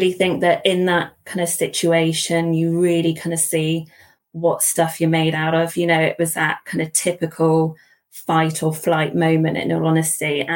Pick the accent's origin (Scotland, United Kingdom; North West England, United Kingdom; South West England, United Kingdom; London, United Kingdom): South West England, United Kingdom; Bath; now in Bristol, United Kingdom; I was born and raised in Bath, but I now live in Bristol.